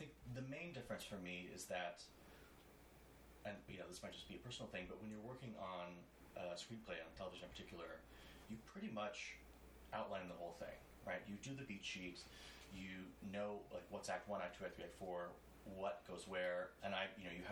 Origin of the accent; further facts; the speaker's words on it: California, United States; also born or lived in Arizona; I grew up in Arizona and then in California, okay. So like west.